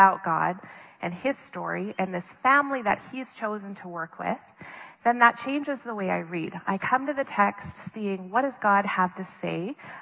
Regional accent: Minnesota, United States; I am from the States, but I'm from Minnesota, which is about as close to Canada as you can get. We do not say y'all there.

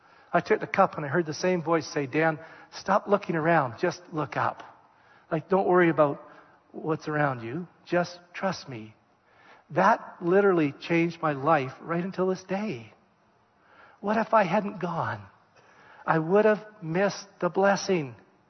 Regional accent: Red Deer, Alberta, Canada; And we said, we're from Red Deer, Alberta, Canada. Never been to Yankee Stadium.

